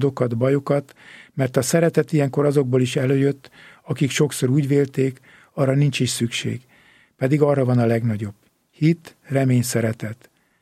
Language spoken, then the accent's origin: Hungarian; Somogy, Hungary; born there; Ott születtem, emlékeim odafűznek, és egyre gyakrabban jönnek elő.